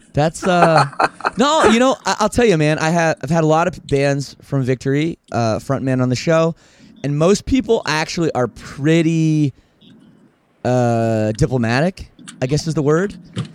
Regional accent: Oakville, Ontario, Canada; It was Oakville, Ontario, Canada. My hometown.

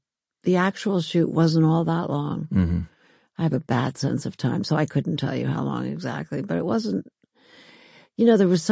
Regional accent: New York City, New York, United States; The Upper East Side. We lived in a brownstone on 89th between York and East End.

